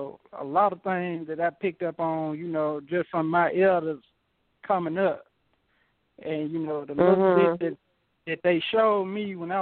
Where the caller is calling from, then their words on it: Proctor, Arkansas, United States; Oh, I'm out here in Proctor, Arkansas, a little rural town outside the city limits.